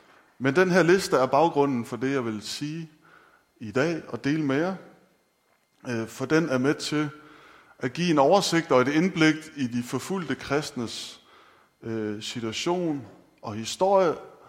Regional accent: Vejle, Region of Southern Denmark, Denmark; Og det gør jeg jo ikke. Jeg kommer fra Vejle.

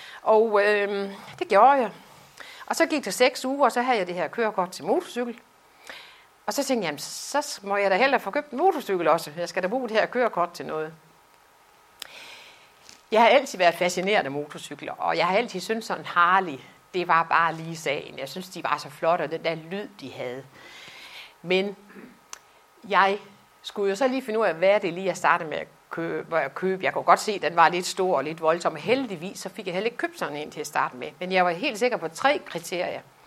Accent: Aulum, Central Denmark Region, Denmark; also born or lived in Resen; Jeg er rigtig vestjyde. Jeg har faktisk boet i Vestjylland hele mit liv. Jeg er født i Resen op i Struer, men har boet i Aulum det meste af mit liv.

